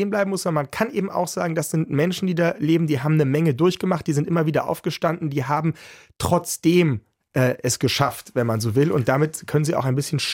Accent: Brandenburg, Germany; also born or lived in Berlin; Ich bin da ja aufgewachsen. Ich bin, habe gesagt, in West-Berlin zur Schule gegangen, aber meine Eltern haben gleich nach der Wende dort ein Haus gebaut und ich habe viel Zeit meiner Kindheit dort verbracht

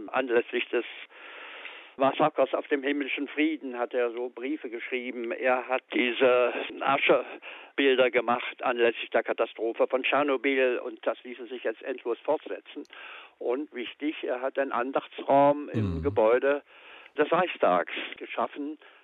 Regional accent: East Germany, Germany; moved away as an adult

